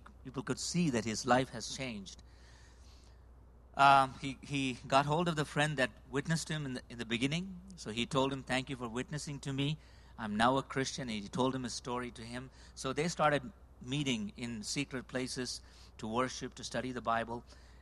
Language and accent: English; India; English is a second language; I'm from India